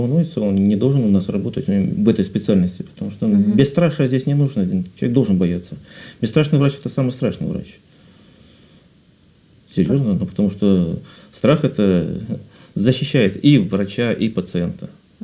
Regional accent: Rostov-on-Don, Rostov Oblast, Russia; мы поехали в Ростов-на-Дону, мой родной город.

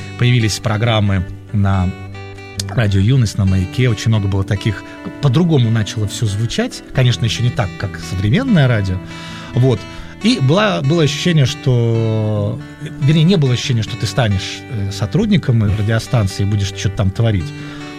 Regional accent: Dnipro, Dnipropetrovsk Oblast, Ukraine; moved away as an adult; now in Moscow, Russia; так получилось, что я уехал в Москву, ну, я просто начал ощущать, что все, что можно в родном городе, я сделал.

